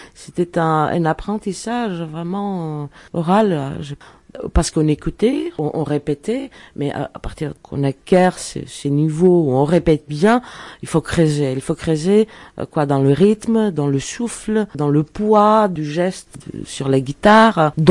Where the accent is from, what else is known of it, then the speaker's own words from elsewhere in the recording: Greece; j'ai grandi en Grèce